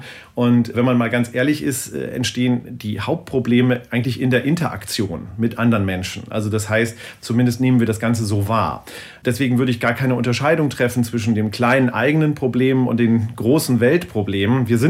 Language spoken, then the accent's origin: German; Lower Saxony, Germany; Ich komme hier aus dem Norden. Hier gibt es ein Gebiet, das heißt Teufelsmoor, in der Nähe von Bremen-Worpswede, die Ecke.